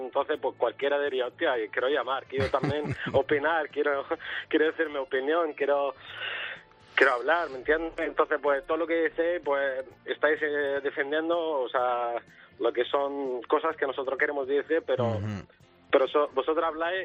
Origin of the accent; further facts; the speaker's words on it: Murcia, Region of Murcia, Spain; soy de Murcia.